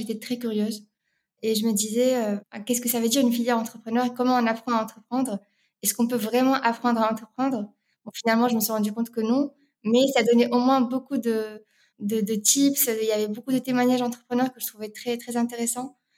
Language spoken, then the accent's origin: French; Rabat, Rabat-Salé-Kénitra, Morocco; moved away as an adult; now in France; je vais remonter un peu plus loin, donc je suis née à Rabat au Maroc, où j'ai grandi jusqu'à mes classes préparatoires. Je suis arrivée en France en 2011